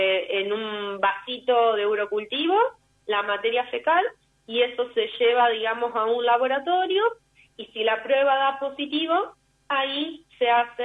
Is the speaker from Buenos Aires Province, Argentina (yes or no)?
no; Rosario, Santa Fe, Argentina; now in Buenos Aires, Argentina; Soy de Rosario, pero me vine acá a Buenos Aires a hacer la especialidad de Oncología Clínica.